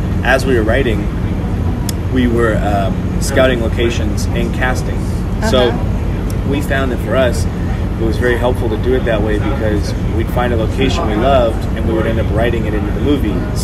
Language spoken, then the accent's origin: English; San Francisco, California, United States; the conversations that Jimmy and I had growing up in San Francisco and wanting to turn those into a film.